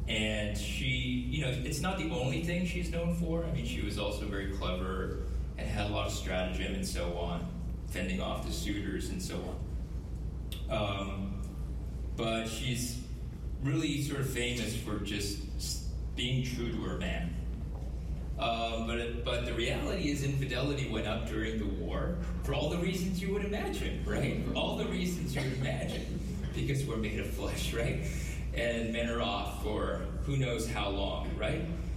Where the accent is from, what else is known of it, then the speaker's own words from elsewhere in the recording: Canada; as an English-Canadian